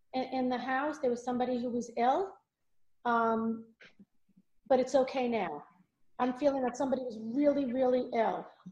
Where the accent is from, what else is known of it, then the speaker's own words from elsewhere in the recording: Valley Stream, New York, United States; I grew up in Valley Stream.